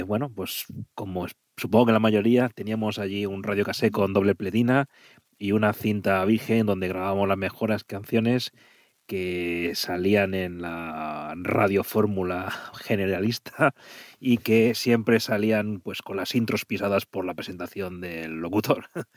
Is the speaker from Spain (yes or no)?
yes; Balearic Islands, Spain; de Mallorca, España.